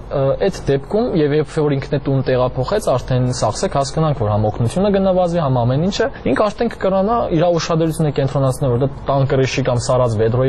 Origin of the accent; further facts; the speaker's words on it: Gyumri, Shirak, Armenia; Իմ փորձովս եմ, էլի, ես Գյումրեցի եմ